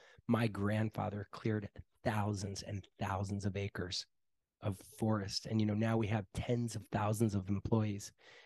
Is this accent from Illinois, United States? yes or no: no; North Miami, Florida, United States; moved away as an adult; now in Costa Rica; I grew up in North Miami, Florida, like in this full-blown suburbs.